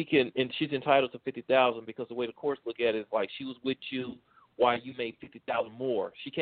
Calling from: Texas, United States; That's how the courts look at it in Texas. I'm speaking from Texas.

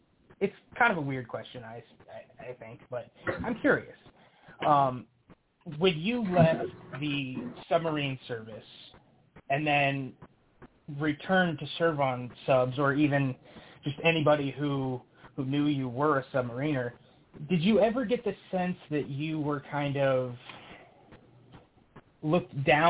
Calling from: Rock Island, Illinois, United States; I'm calling from Rock Island, Illinois.

